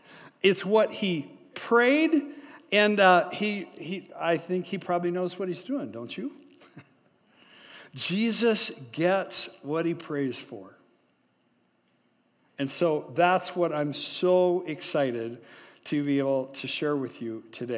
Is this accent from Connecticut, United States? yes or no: no; Tucson, Arizona, United States; born there; I led a congregation in the Tucson area. I was born in Tucson.